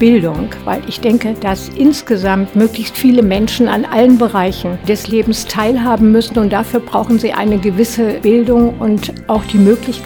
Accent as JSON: {"language": "German", "region": "Hesse", "country": "Germany", "lives_now": "Göttingen, Germany", "said": "Ich komme ja aus Hessen und ich lebe schon lange in Göttingen und lebe auch gerne hier, aber ich habe noch Freunde und Bekannte in Hessen, die ich auch regelmäßig sehe und wenn ich da bin, das sind eben meine Wurzeln."}